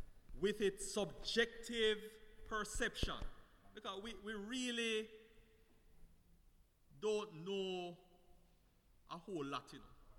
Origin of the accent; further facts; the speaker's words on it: Highgate, Saint Mary Parish, Jamaica; when I think most persons know that I grew up in St. Mary, Highgate.